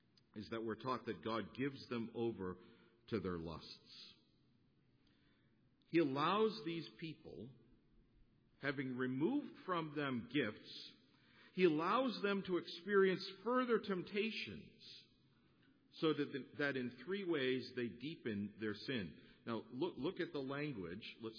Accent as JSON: {"language": "English", "region": "Northeast", "country": "United States", "tie": "born or raised there", "said": "I grew up in the Northeast. And I can tell you about all of the places just in the city where I live"}